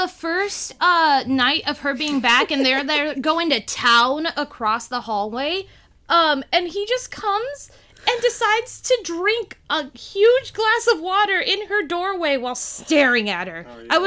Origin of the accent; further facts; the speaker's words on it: Texas, United States; I'm a Texan.